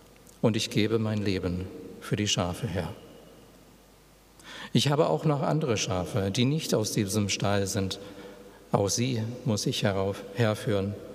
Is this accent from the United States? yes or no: yes; United States; German is a second language; Aber ich bin Amerikaner